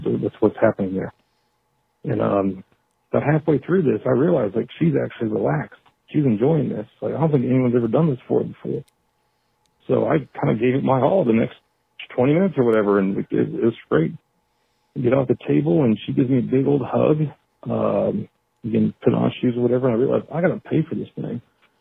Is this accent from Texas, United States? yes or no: yes; Texas, United States; And, of course, she speaks Chinese, and I'm from Texas, so no one's speaking English.